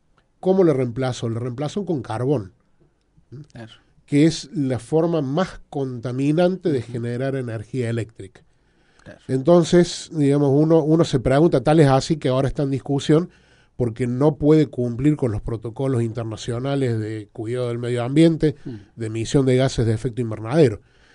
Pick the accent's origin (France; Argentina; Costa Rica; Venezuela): Argentina